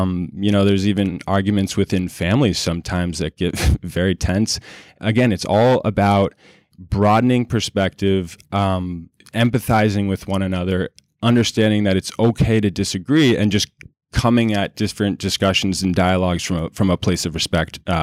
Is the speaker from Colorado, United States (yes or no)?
yes; Colorado, United States; if something like this existed when I was growing up in Colorado and I was 10 years old